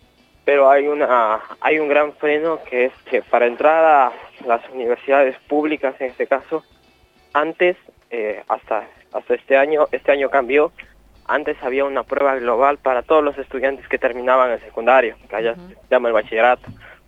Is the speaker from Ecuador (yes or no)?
yes; Ibarra, Imbabura, Ecuador; now in La Plata, Argentina; Yo soy de la provincia de Imbabura, de la ciudad de Ibarra.